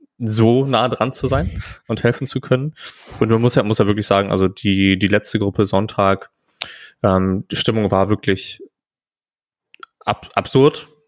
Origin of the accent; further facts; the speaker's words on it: Greifswald, Mecklenburg-Vorpommern, Germany; vor allem weil das so weit weg ist, auch von da, wo ich herkomme, von Greifswald her immer wieder alles schön weit weg